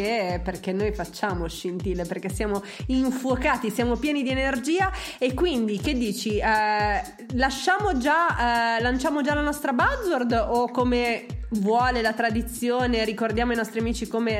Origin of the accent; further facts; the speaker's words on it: Milan, Lombardy, Italy; sono una milanese anomala e atipica